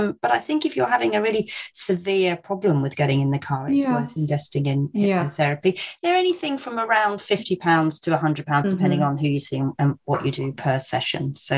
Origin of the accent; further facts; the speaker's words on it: South West England, United Kingdom; in Padstow, near where I grew up in Cornwall